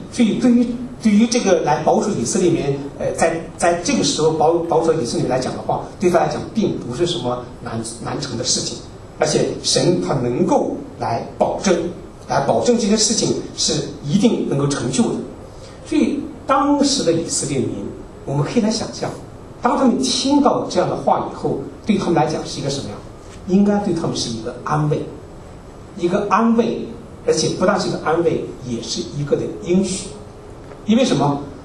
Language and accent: Chinese; Zibo, Shandong, China; 因为我老家是山东的，山东淄博那边，所以呢，那个因为我们不是种地，我们家是做陶瓷